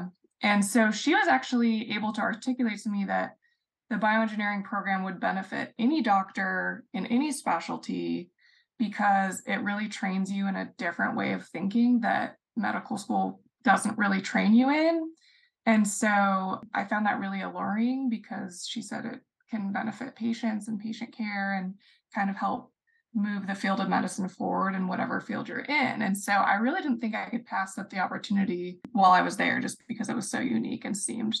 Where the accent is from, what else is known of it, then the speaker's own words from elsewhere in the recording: Utah, United States; I'm originally from Utah, and I got my bachelor's degree at Utah State University in biochemistry.